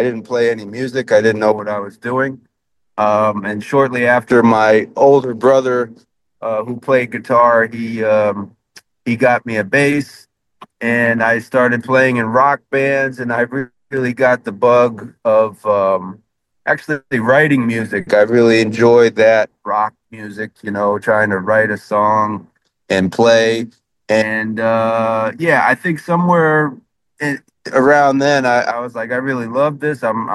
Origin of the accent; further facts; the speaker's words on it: Wethersfield, Connecticut, United States; also born or lived in Hartford / Rocky Hill; I was born in Hartford, Connecticut, Hartford Hospital, and I was raised in the Hartford area, a town called Wethersfield, and then shortly after Rocky Hill, all bordering around the Hartford area